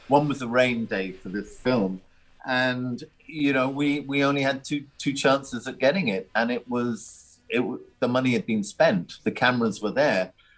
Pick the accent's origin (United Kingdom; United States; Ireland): Ireland; Growing up in Ireland, it's very much a drink culture.